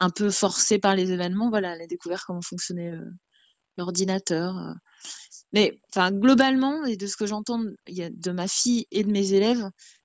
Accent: Paris, Île-de-France, France; Je suis parisienne, mais toutes mes vacances sont à outdoor à la montagne.

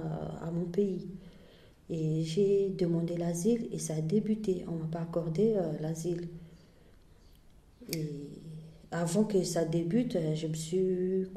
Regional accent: Angola; moved away as an adult; also born or lived in Portugal; now in France; j'ai quitté l'Angola pour la France, donc le Portugal, la France. Ma destination était la France et je suis arrivée en France depuis 2014.

